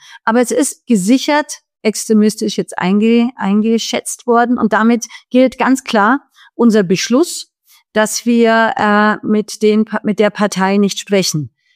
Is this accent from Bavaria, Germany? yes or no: yes; Munich, Bavaria, Germany; Ich bin aus Bayern, wie Sie wissen, Herr Labusch, aus München. Wir sind natürlich CSU sozialisiert.